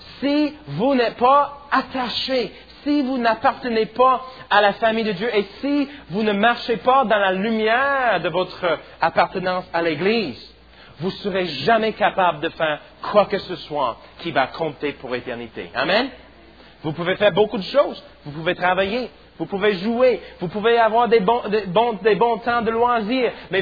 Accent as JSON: {"language": "French", "town": "St. Louis", "region": "Missouri", "country": "United States", "tie": "born or raised there", "said": "Je connais bien le fleuve Mississippi parce que moi j'ai grandi à Saint-Louis, juste sur la rive du Mississippi"}